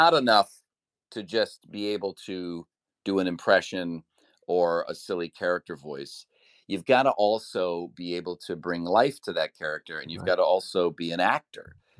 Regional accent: Cleveland, Ohio, United States; I mean, I grew up in Cleveland, right?

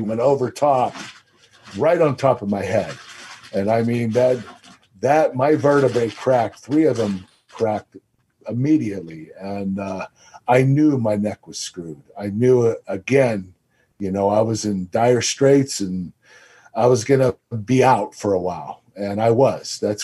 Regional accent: Pittsburgh, Pennsylvania, United States; It was in my hometown in Pittsburgh, SmackDown.

